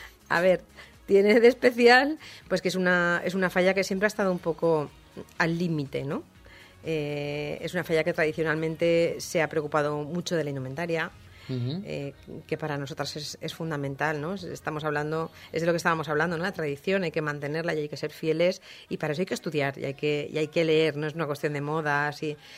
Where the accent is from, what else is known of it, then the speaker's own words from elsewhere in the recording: Valencia, Valencian Community, Spain; Y nos preguntan, ¿de qué pueblo sois? Bueno, mira, somos de Valencia.